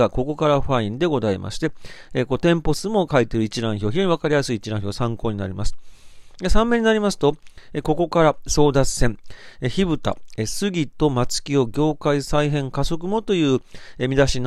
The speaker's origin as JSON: {"language": "Japanese", "region": "Kansai", "country": "Japan", "said": "私も関西出身ですので、"}